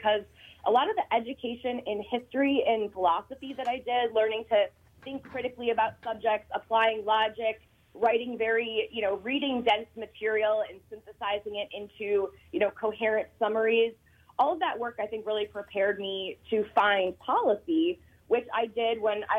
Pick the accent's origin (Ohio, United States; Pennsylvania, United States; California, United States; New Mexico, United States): Ohio, United States; Cleveland; So I'm born and raised in Cleveland, Ohio, which is very commonly known as a Rust Belt city, very coal and oil centric.